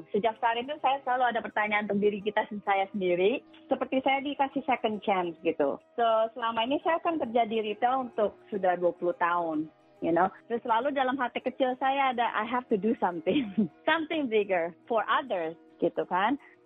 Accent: Indonesia; saya emang dari kecil, growing up di Indonesia, suka sekali makan klepon.

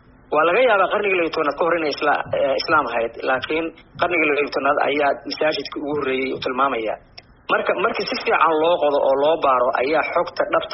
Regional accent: Nugaal, Somalia; hadeer anigu waxaan soo gaaray markaan yaraa durdurro waaweyn oo jiray oo hadeer badankoodii angageen.

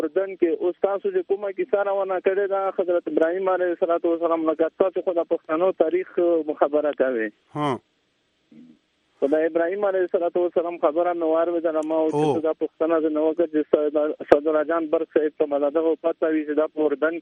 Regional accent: Khost, Afghanistan; زه د شمالي وزیرستان نه متاثر يم، افغانستان نه خوست نه يم

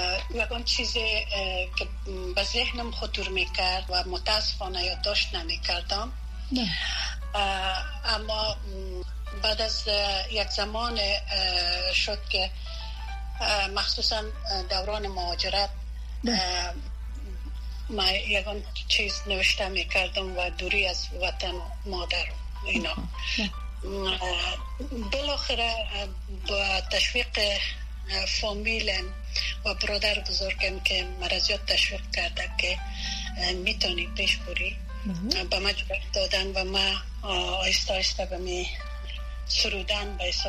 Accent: Kabul, Afghanistan; دختر از شهر کونه کابل و در یک فامیل متوسط بزرگ شدیم. دوری ابتدایی را به مستوری خوری و لیسه را به زرغونه به اتمام رساندیم

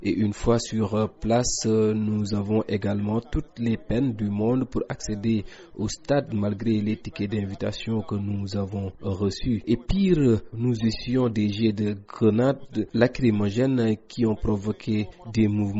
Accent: Fouta, Senegal; Nous venons du Fouta au nord du Sénégal. Depuis 3 jours, nous sommes à Dakar.

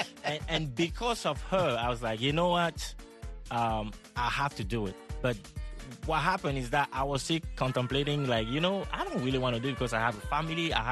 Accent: Cameroon; moved away

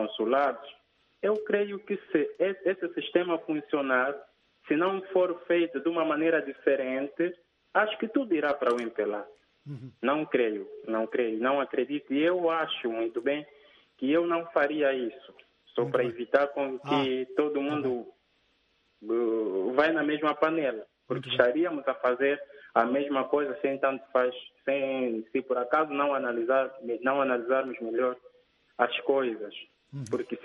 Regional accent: Angola; eu sou angolano.

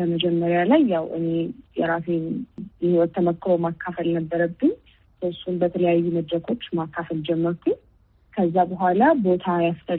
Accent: Addis Ababa, Ethiopia; ያደግኩት እዚሁ አዲስ አበባ ነው።

